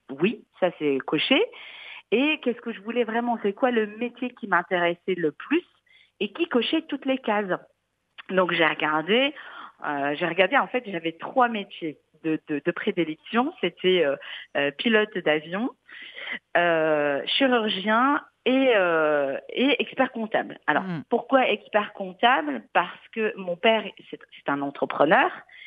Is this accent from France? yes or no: no; Casablanca, Casablanca-Settat, Morocco; moved away as an adult; comme je suis née à Casablanca et j'ai grandi jusqu'à l'âge de 20 ans